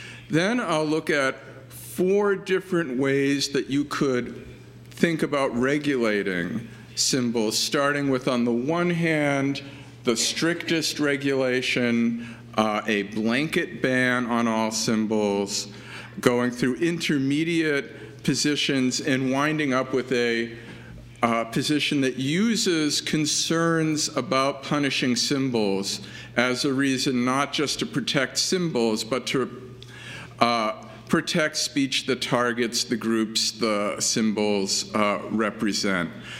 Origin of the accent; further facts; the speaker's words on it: Minnesota, United States; I come from Minnesota. In Minnesota, snow reaches the ground in December and stays until March or April.